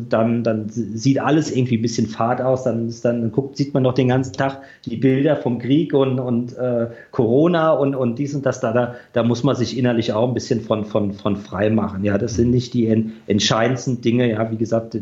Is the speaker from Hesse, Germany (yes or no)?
no; Düsseldorf, North Rhine-Westphalia, Germany; ich komme ja auch aus Düsseldorf, da haben wir auch die eine oder andere gute Rockkneipe